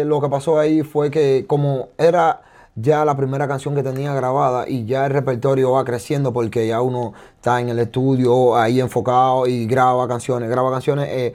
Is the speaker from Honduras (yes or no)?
no; Cuba; Súper que increíble porque yo vengo de Cuba. Yo vengo de Cuba y donde no hay nada, ¿sabes?